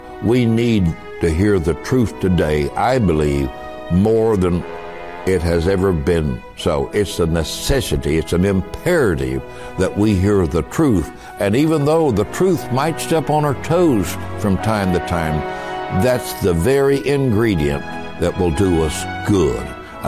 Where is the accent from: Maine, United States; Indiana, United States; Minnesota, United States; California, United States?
Indiana, United States; born there; My folks were just poor people from the Appalachian Mountains of Kentucky. I was born in Indiana.